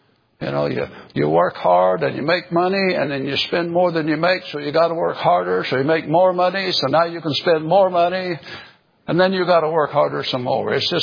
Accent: Tennessee, United States; Listen, I come from Tennessee, man. We amen ourselves down there.

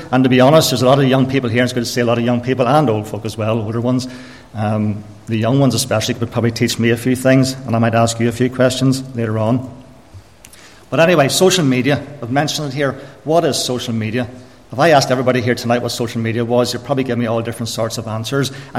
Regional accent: Austria; also born or lived in Carrickfergus, United Kingdom; I was born in Carrickfergus, stayed there for about a year and a half. My parents decided to move to Austria as missionaries. I was brought up in Austria.

